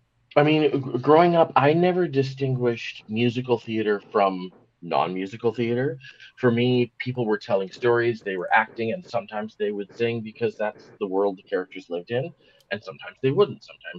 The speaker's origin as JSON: {"language": "English", "town": "Seattle", "region": "Washington", "country": "United States", "tie": "born there", "said": "I was born in Seattle, Washington, USA, which is just across the border from Vancouver, Canada. My mother was from Vancouver. My father was from Seattle."}